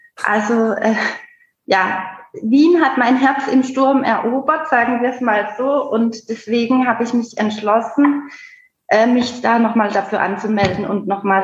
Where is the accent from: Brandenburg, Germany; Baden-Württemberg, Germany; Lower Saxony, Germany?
Baden-Württemberg, Germany; Heilbronn; Also, ich komme aus dem schönen Heilbronn